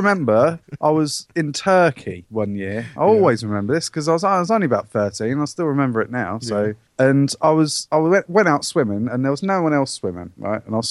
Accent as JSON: {"language": "English", "town": "Dagenham", "region": "London", "country": "United Kingdom", "tie": "born or raised there", "said": "That's right, my hometown, baby."}